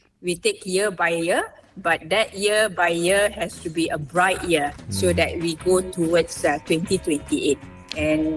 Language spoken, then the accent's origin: English; Malaysia; English is a second language; This also give, I should say, inspire other young players that we can do it as Malaysian squash player.